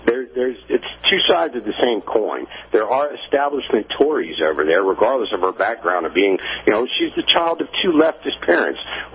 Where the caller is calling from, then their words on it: Tennessee, United States; in East Tennessee.